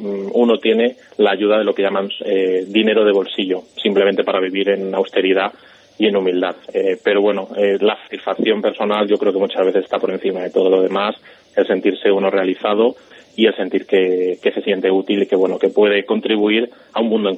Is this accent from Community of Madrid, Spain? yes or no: no; Elda, Valencian Community, Spain; moved away as an adult; now in Santiago, Chile; en principio yo soy de Elda, de Alicante, un pueblo de Alicante, pero desde el pasado lunes he cambiado mi lugar de residencia, desde el pasado lunes que aterricé en Santiago de Chile